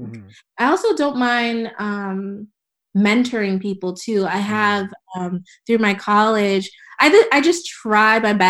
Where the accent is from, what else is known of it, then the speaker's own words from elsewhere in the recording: Georgia, United States; now in New York, United States; Cause like I said, I grew up in Georgia. So when I got to New York, I really didn't know many people.